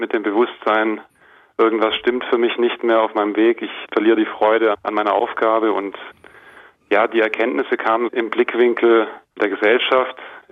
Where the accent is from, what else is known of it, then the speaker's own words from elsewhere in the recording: Mombasa, Mombasa County, Kenya; Ich bin hier an einem anderen See, sage ich jetzt mal, am offenen Meer aufgewachsen in Mombasa, Kenia.